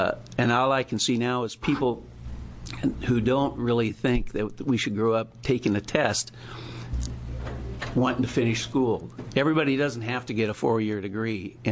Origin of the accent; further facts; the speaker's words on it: Oregon, United States; I am part of this system. I grew up here in Oregon. I am part of the K-12.